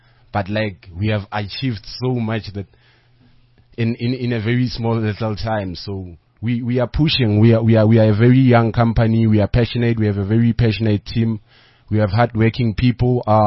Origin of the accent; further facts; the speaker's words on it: Tembisa, Gauteng, South Africa; I grew up in Tembisa.